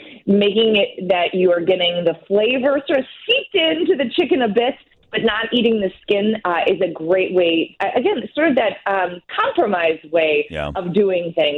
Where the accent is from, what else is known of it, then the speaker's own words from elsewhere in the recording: Chicago, Illinois, United States; I mean, we're from Chicago. Pizza is a food group.